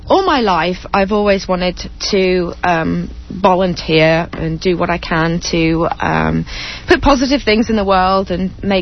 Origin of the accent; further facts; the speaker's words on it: Boston, East Midlands, United Kingdom; my hometown in England, which is called Boston in England, it's a very small rural place.